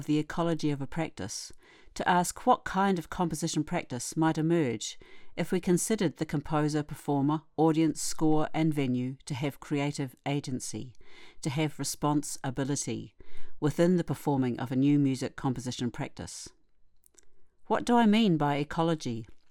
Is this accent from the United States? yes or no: no; New Zealand; now in Netherlands; I was born and bred in Aotearoa, New Zealand, but have been based in the Netherlands since the late 80s.